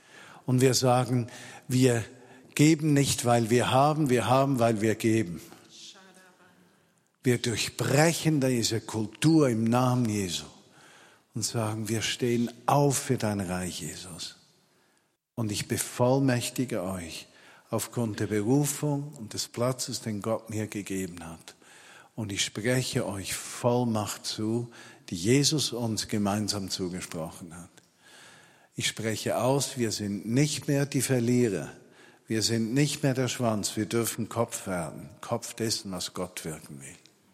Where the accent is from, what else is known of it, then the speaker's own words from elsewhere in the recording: Switzerland; als Schweizer hast du mich berufen, Deutschland zu lieben